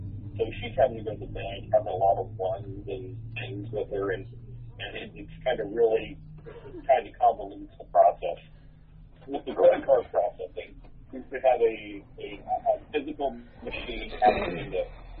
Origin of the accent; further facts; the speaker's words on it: Stone Ridge, United States; I grew up about a mile and a half from the township. I grew up in Stone Ridge there off of Precinct